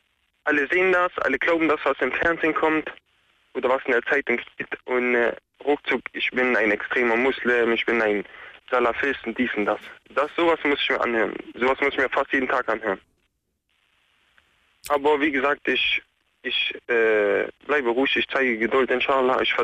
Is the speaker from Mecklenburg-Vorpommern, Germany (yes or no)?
no; Saxony-Anhalt, Germany; ich bin Deutscher, komme aus Deutschland, ich bin in Deutschland aufgewachsen, alles kein Problem.